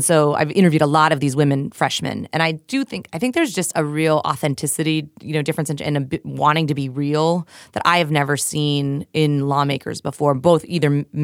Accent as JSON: {"language": "English", "region": "North Dakota", "country": "United States", "tie": "born or raised there", "said": "Kevin Kramer's from my hometown."}